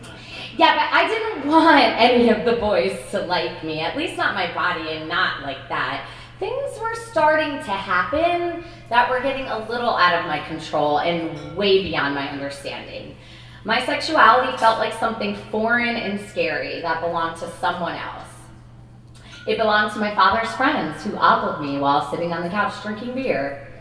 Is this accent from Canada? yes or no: no; New Jersey, United States; Melissa and I had been laying out in her yard. I'm from New Jersey.